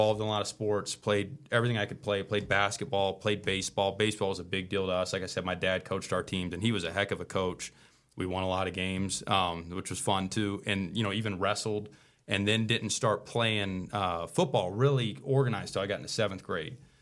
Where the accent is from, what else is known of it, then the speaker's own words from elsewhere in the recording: Georgia, United States; And so, yeah, I was born and raised in Georgia